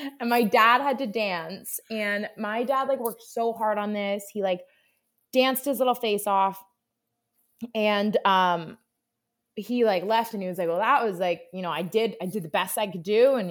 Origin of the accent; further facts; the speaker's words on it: Manhattan, New York, United States; born there; But you know, I was born in Manhattan and I have one brother.